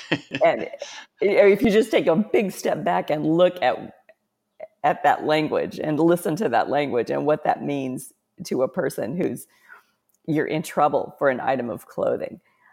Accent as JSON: {"language": "English", "town": "St. Louis", "region": "Missouri", "country": "United States", "tie": "born there", "said": "And then when I was born in St. Louis, that's where the headquarters is of the United Pentecostal Church."}